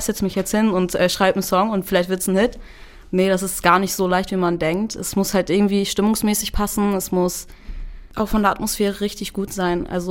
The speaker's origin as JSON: {"language": "German", "country": "Germany", "said": "Allein schon wegen, ich komme aus Deutschland, trage einen kurdischen Namen."}